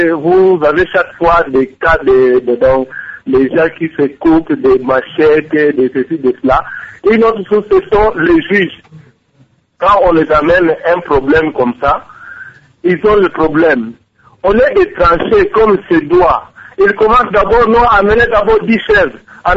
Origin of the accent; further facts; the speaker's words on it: Katanga, DR Congo; Mais moi, je suis sur Katanga, je suis originaire du territoire de Congo.